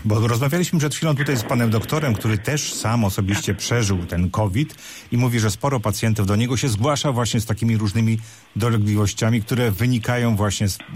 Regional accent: Głuchołazy, Opole Voivodeship, Poland; Nie przypadkiem ten program realizowany jest w Głuchołazach, to moja rodzinna miejscowość

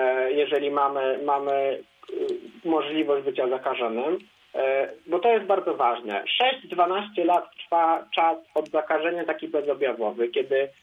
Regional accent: Żagań, Lubusz Voivodeship, Poland; To jest tyle, ile mieszkańców ma moje rodzinne miasto, Żagań.

